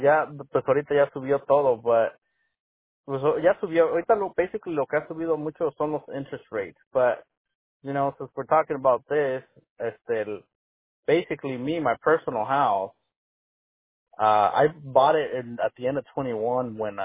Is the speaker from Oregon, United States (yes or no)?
yes; Oregon, United States; I was born here in Oregon. I was born, been raised here. Yeah, aquí estaba toda mi vida.